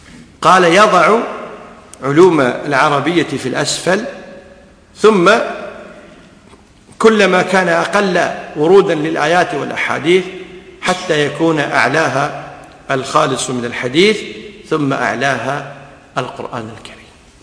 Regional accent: Kuwait; وعندنا بالكويت مثل يقول

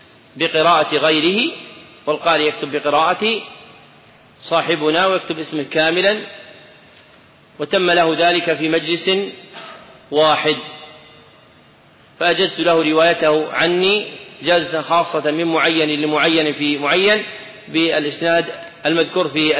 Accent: Saudi Arabia

